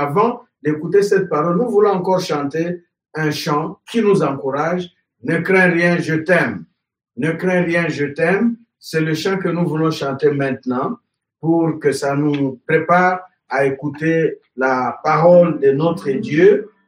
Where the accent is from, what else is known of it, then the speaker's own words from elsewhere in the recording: DR Congo; que rentrer chez moi en République démocratique du Congo